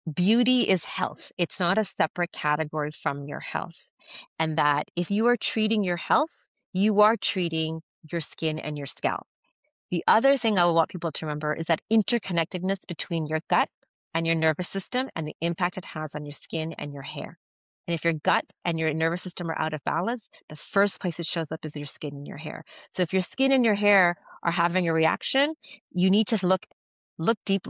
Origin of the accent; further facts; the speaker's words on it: Canada; I'm Canadian, so we have a lot of cold weather up here